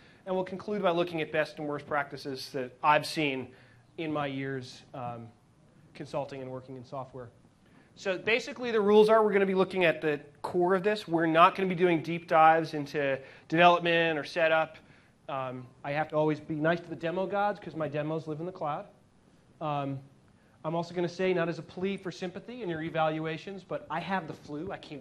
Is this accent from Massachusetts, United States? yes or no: yes; Boston, Massachusetts, United States; But I am from Boston. We are very proud.